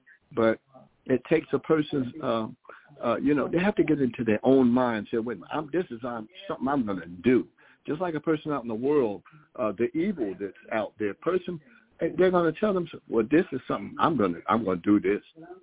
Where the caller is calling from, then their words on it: North Carolina, United States; North Carolina. I'm Willie's brother.